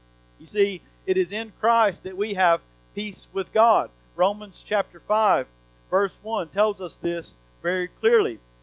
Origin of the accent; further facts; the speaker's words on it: Bible Belt, United States; We grew up in the Bible Belt. A lot of us did. I know there's probably folks that didn't. But we grew up knowing about the gospel and knowing, going to church, many of us raised in church